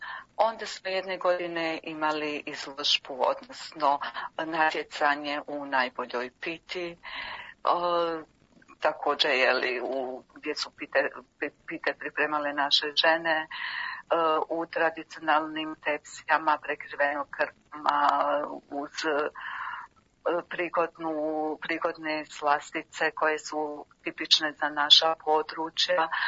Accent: Vareš, Federation of Bosnia and Herzegovina, Bosnia & Herzegovina; Pa nas iz Vareša dolazi, ja mislim, nekih 7-8 koji su porijeklom iz Vareša.

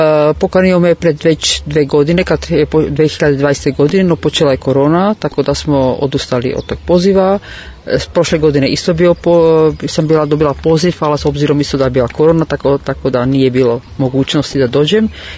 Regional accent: Jeseník, Olomouc Region, Czechia; Serbian is a second language; ja dolazim iz Češke, iz grada Jesenjik, to je isto ovako u planini

